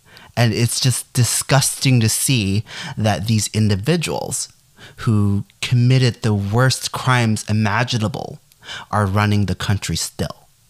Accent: Rochester, Minnesota, United States; born there; I was born in Rochester, Minnesota. I am as much American as anybody else.

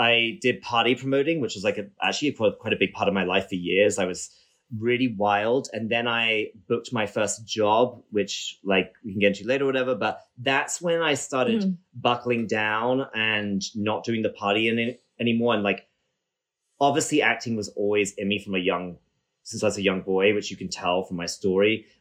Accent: United Kingdom; accent: British; now in United States; Like I'm half American, I'm a little bit Scottish, like I'm everything. So, and I've been in the States for 10 years. So my accent's definitely diluted, but I kind of can't help but like go into my British a little bit sometimes.

